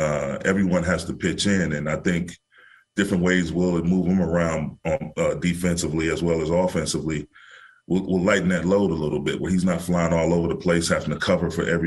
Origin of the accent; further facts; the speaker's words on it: Saginaw, Michigan, United States; I grew up in Saginaw, Michigan, man, as a Detroit Piston fan.